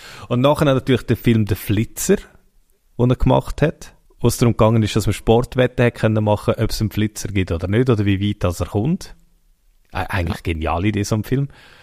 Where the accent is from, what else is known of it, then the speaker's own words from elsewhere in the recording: Zurich, Switzerland; in Bern ist doch der auch ein Begriff oder nur bei uns in Zürich?